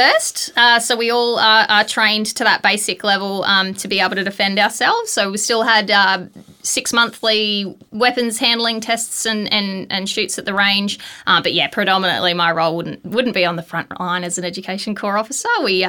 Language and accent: English; Gold Coast, Queensland, Australia; I grew up on the Gold Coast, so it wasn't sort of a job pathway that many of my peers took.